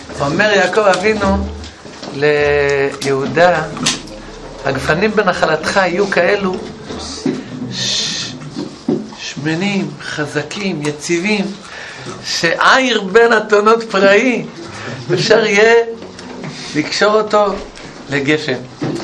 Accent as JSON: {"language": "Hebrew", "town": "Mevo Horon", "region": "West Bank", "country": "Israel", "tie": "born or raised there", "said": "אני גדלתי במשק במבוא חורון, ראיתי הרבה סוסים רצים."}